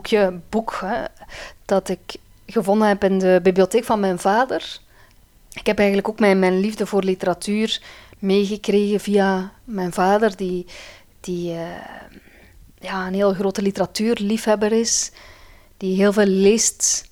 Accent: Veurne, Flanders, Belgium; now in Antwerp, Belgium; Wij hadden in Veurne, de stad waar ik ben geboren en getogen, een bibliotheek.

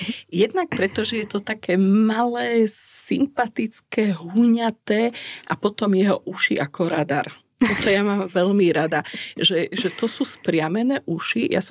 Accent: Matiašovce, Prešov Region, Slovakia; No, to je moje rodné. Moja rodná dedina Matiašovce a Zamagurie, Pieniny.

